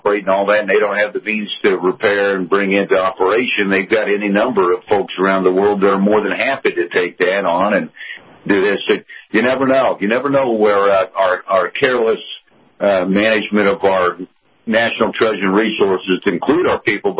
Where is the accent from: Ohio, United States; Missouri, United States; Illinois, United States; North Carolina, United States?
Missouri, United States; Kansas City; my hometown team is, unlike my Kansas City Chiefs, the Royals are not very good, but I have been following my, hometown team here